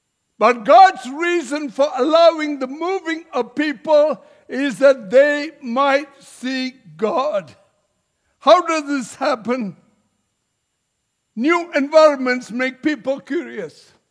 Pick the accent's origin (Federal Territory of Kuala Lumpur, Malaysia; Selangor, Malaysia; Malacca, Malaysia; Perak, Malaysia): Malacca, Malaysia; moved away as an adult; I come from originally from Malaysia. I come from the very town the Cape Malays came from, Malacca, Malaysia.